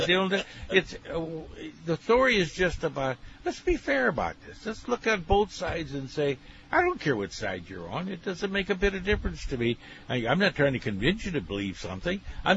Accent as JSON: {"language": "English", "town": "White City", "country": "United States", "tie": "born or raised there", "said": "I was growing up in White City. I never knew anybody went to church."}